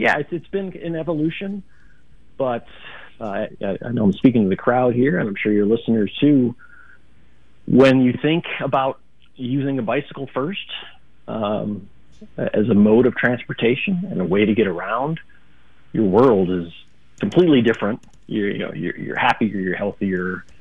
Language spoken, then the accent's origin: English; Chicago, Illinois, United States; I grew up in Chicago near a great trail system